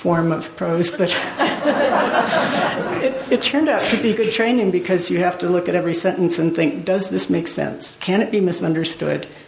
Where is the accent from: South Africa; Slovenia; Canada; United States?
United States; Iowa; My father is a math professor, and he was working for a lot of the time I was growing up in Iowa.